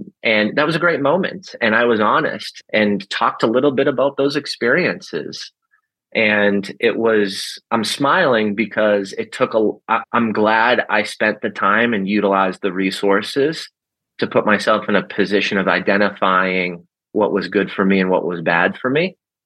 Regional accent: Boston, Massachusetts, United States; The culture I grew up in Boston, you were made fun of.

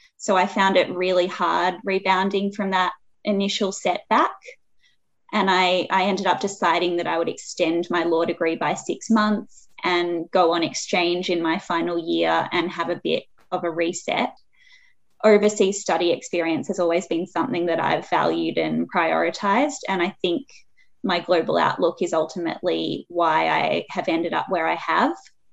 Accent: Hong Kong; now in Australia; I grew up in Hong Kong as a child, and I lived there from the age of 9 to 16. And that experience during my formative years really shaped my career and lifestyle aspirations. And I moved back to Australia at the age of 16 to do my VCE.

